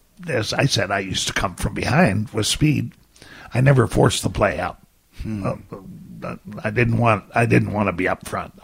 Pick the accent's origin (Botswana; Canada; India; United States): Canada; Ontario; Southeastern Ontario.